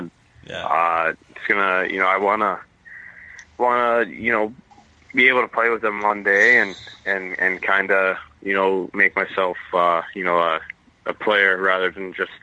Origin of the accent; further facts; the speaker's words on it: Florida, United States; Yeah, I think growing up in Florida, There's only so many hockey teams there